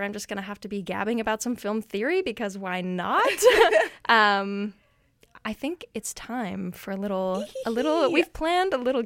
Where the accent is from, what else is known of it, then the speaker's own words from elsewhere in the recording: United States; I grew up moving around the States a lot. Tried to go up to Canada because I had a study permit.